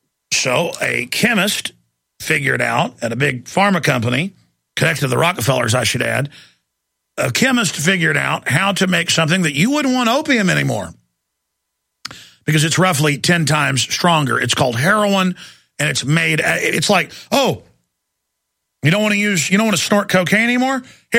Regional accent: Dallas, Texas, United States; I've been attacked before by five or six people growing up in Dallas.

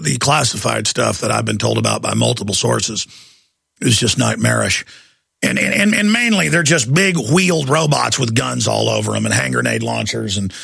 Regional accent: United States; I'm an American, but I'm a human being first.

